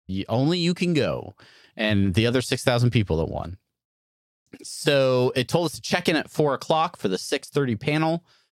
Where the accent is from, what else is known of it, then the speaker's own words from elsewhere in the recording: California, United States; I believe it's an embarcadero is the term I was taught growing up in California.